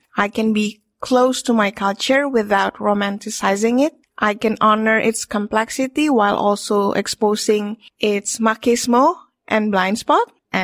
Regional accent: Jakarta, Indonesia; my family is Minahasan, but I grew up in Jakarta.

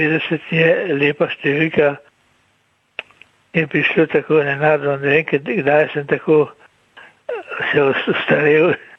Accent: Ljubljana, Central Slovenia, Slovenia; ki sem doma iz Šiške

